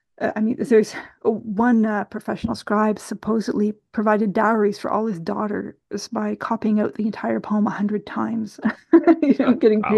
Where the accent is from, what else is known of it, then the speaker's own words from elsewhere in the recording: Canada; So imagine me as a Canadian, I'm going to copy out a passage from your novel